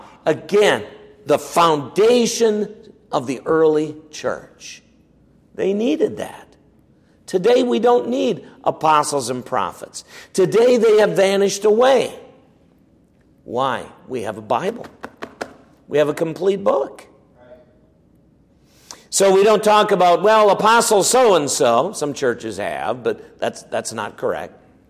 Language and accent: English; United States; as an American, I can work together with some who are Egyptians.